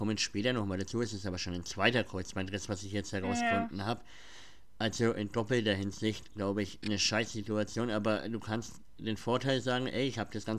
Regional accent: Bavaria, Germany; Also wir kommen aus Mittelfranken, also das ist jetzt nicht so weit weg von Österreich. Also Bayern, so den großen Überbegriff.

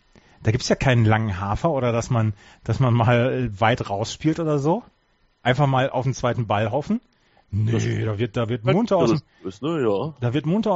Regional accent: North Rhine-Westphalia, Germany; bei uns in Ostwestfalen sagt man Tucht.

